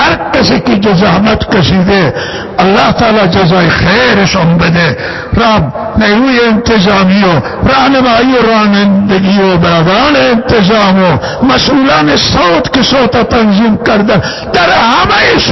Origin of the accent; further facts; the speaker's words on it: Iran; همه شهروندان ایرانیان، همه ما ایرانی هستیم